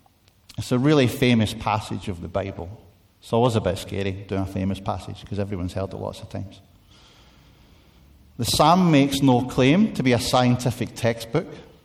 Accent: Scotland, United Kingdom; now in England; As a Scotsman living in England, I'm grateful for that verse.

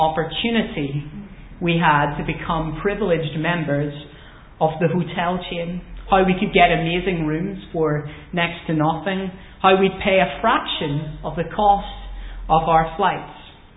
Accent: United Kingdom; And being British, well, at least I being British

